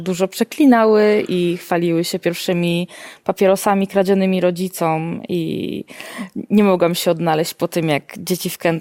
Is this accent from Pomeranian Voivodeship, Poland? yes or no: no; Pruszków, Masovian Voivodeship, Poland; born there; bo urodziłam się w Pruszkowie, tu jest cała rodzina